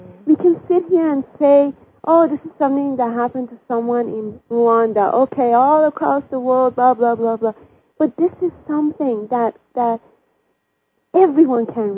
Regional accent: Iran; I'm originally from Iran.

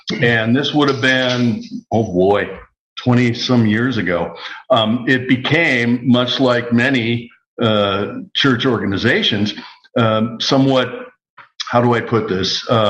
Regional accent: Wisconsin, United States; I was born and raised in Wisconsin, originally under the American Lutheran Church

